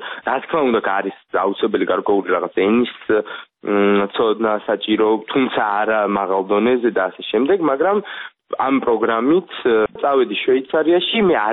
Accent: Kakheti, Georgia; მე წარმოშობით კახელი ვარ

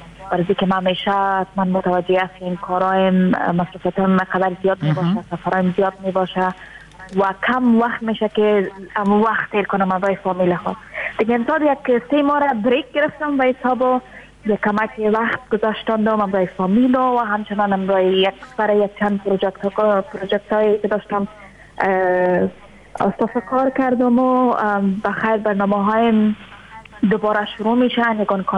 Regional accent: Afghanistan; ما اگر چی دیر نشده از افغانستان آمدم، یک دسته ماه میشه

